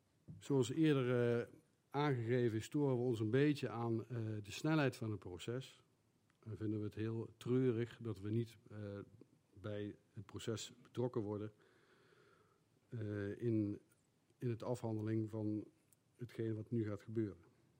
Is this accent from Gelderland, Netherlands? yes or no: yes; Duiven, Gelderland, Netherlands; Ik ben geboren en getogen in Duiven. Ik woon op het moment in de Lombokstraat